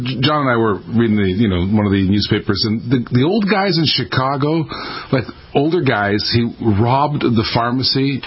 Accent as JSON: {"language": "English", "country": "Canada", "lives_now": "United States", "said": "So the reason the difference is, in my opinion, being a Canadian, is that here, because of the old health care programs, people don't pay their bills."}